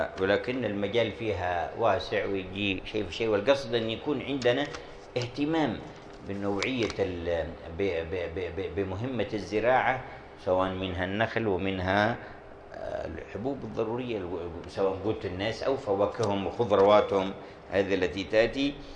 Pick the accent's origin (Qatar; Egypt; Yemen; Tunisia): Yemen; Hadramaut; كان في القرن السابع الهجري عندنا في حضرموت